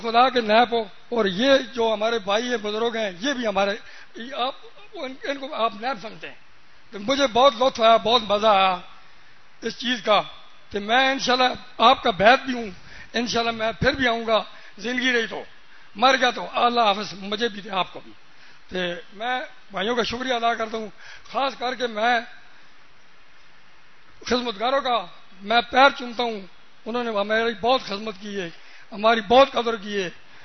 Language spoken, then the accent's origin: Urdu; Attock, Punjab, Pakistan; میں ضلع اٹک سے تعلق رکھتا ہوں.